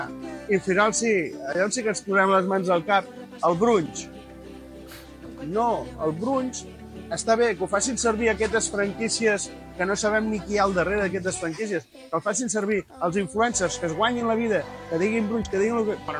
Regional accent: Reus, Catalonia, Spain; I fot-li que som de Reus.

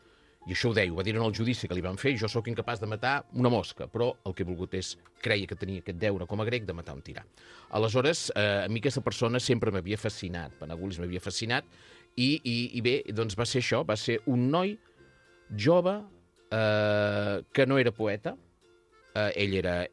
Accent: Empúries, Catalonia, Spain; Nosaltres som cristians, a tradició, però que els déus grecs a vegades... jo que vinc d'Empúries, a més allà encara hi són.

